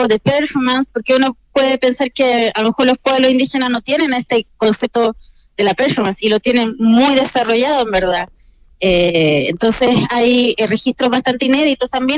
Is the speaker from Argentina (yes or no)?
no; Chile; yo soy chilena